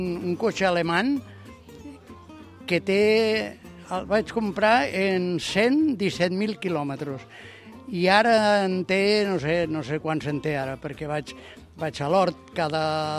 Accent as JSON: {"language": "Catalan", "region": "Aragon", "country": "Spain", "moved": "yes", "said": "Jo vaig venir de la província de Huesca."}